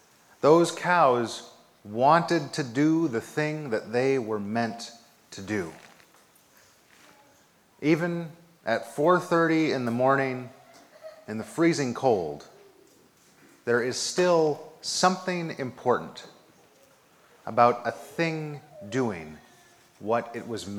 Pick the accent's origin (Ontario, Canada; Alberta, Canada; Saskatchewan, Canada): Saskatchewan, Canada; Watrous; The first church I grew up in was in Watrous, Saskatchewan. Watrous is about 2,000 miles north of here and just a little to the west.